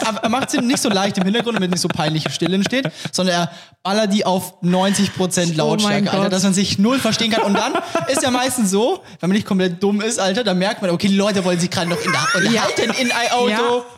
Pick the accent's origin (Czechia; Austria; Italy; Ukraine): Austria; ich bin Österreicher